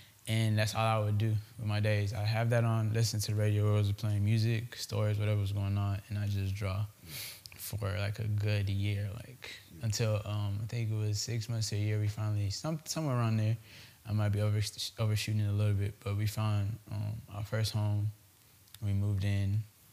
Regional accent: Nigeria; So that was my experience kind of growing up in Nigeria. Went to a popular school, UNILAG.

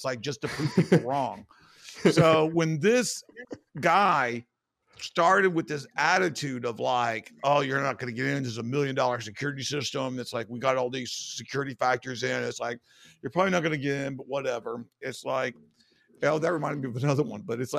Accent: United States; because I'm a foreigner and it's like, and I'm American, which is, you know, another strike.

